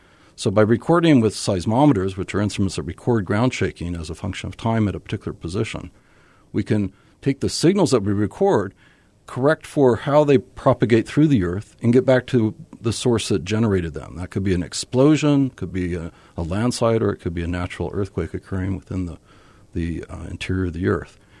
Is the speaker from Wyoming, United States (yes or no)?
yes; Casper, Wyoming, United States; born there; also born or lived in Dallas, Texas; I was born in Casper, Wyoming. He was doing mapping for the geology program.